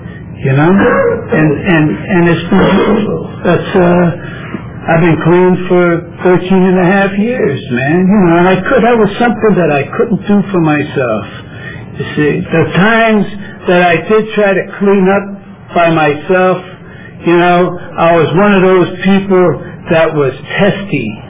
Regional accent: San Francisco, California, United States; I was born and raised out in the Bayview Hunters Point.

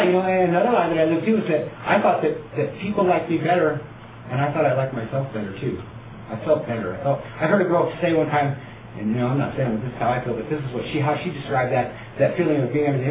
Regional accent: Camarillo, California, United States; also born or lived in Paso Robles; You know, I was born in Paso Robles, California. Grew up down in Ventura County, Camarillo down there.

